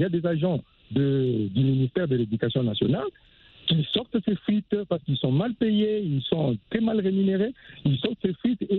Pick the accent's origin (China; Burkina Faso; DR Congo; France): DR Congo; ici, chez nous, en RDC